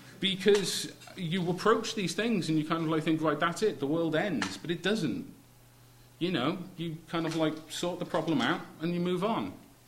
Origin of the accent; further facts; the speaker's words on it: Wales, United Kingdom; I'm Welsh, so truly international.